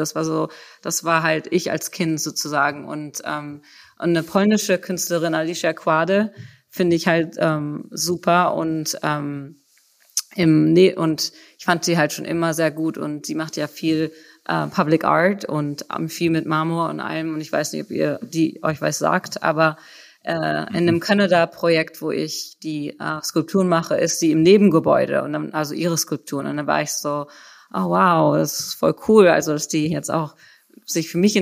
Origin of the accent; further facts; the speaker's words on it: Lüdenscheid, North Rhine-Westphalia, Germany; weil ich komme aus Lüdenscheid, das ist halt im Sauerland und nicht, das ist eine Stunde entfernt von Köln.